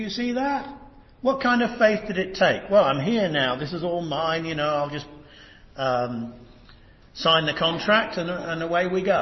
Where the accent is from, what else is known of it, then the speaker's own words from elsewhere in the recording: United Kingdom; I'm a Brit.